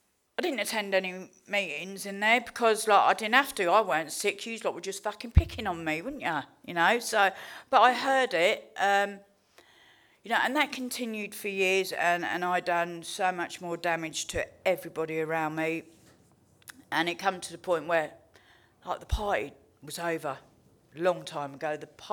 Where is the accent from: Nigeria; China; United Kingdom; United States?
United Kingdom; Luton, East of England; And then I got off the train in Luton, because this is my hometown.